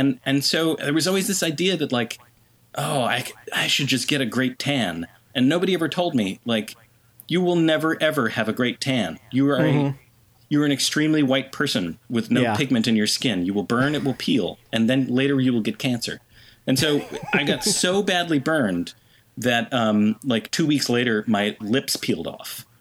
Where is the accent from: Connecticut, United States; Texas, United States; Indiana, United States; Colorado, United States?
Connecticut, United States; because growing up in Connecticut, you know, there was the Long Island Sound, and we used to go to Watch Hill in Rhode Island